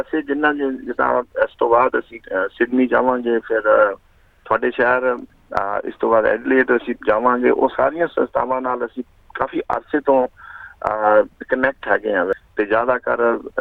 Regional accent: Rama Mandi, Punjab, India; ਇੱਕ ਪਤਾਰਾ ਪਿੰਡ ਹੈ ਰਾਮਾ ਮੰਡੀ ਦੇ ਨੇੜੇ ਹੈ, ਉੱਥੇ ਉੱਥੇ ਦਾ ਮੈਂ ਜੰਮਿਆ ਬੜਿਆ।

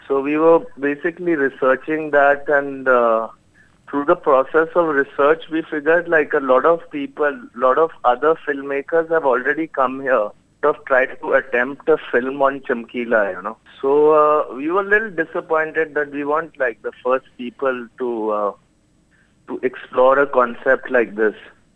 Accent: Punjab, India; मैं पंजाब में पला बड़ा

